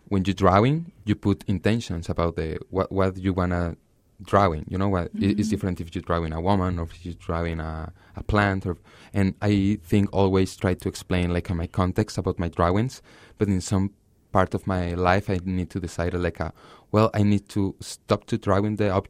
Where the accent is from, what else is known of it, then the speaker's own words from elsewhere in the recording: Chihuahua, Mexico; English is a second language; now in Mexico City, Mexico; I'm from Chihuahua, and in fact, in this moment, I live in Mexico City